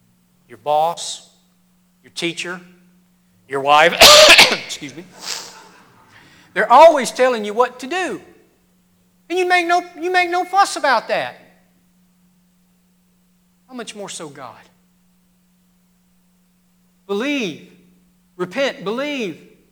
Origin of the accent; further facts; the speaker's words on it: Mississippi, United States; I'm from Podunk, Mississippi, all right? I can't even pronounce the word Mississippi correctly. I always skip a syllable. That's the way we say it.